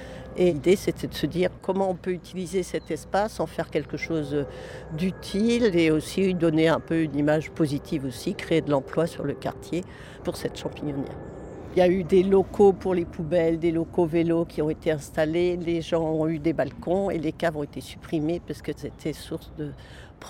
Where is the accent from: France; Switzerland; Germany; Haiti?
France; Pays de la Loire; moi je suis originaire d'Anjou, il y en a pas mal dans les caves du Saumurois